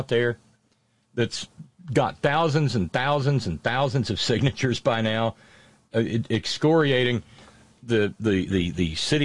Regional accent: Florence, Alabama, United States; Speaking of my hometown, this is the dumbest thing. This is just an honorary Moran Monday nomination. I grew up in Florence, Alabama

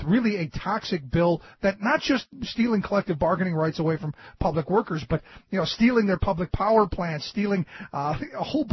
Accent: Cleveland, Ohio, United States; I grew up in Ohio. And in Cleveland, we, at 15, I had access to whatever I wanted, below 42 proof.

